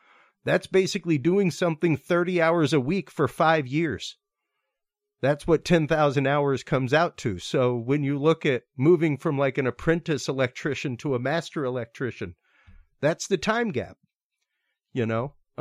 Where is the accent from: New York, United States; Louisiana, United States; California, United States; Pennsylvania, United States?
Louisiana, United States; as a Cajun, the point that I bring up regularly